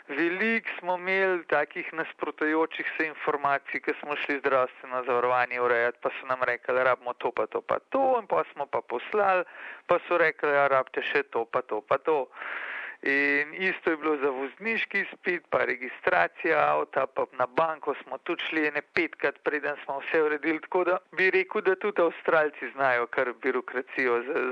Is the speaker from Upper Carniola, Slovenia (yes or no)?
yes; Bled, Upper Carniola, Slovenia; Jaz sem doma z Bleda.